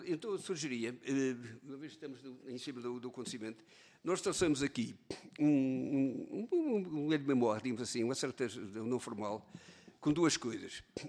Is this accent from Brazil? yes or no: no; Portugal; Mas somos portugueses, estamos aqui e agora